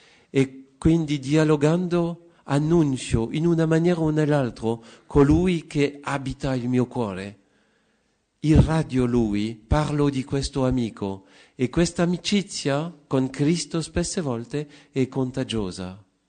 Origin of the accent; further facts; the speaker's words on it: France; Italian is a second language; Ho studiato filosofia un anno in Polonia, sono francese e anche i miei nonni erano tutti francesi, uno aveva origini polacche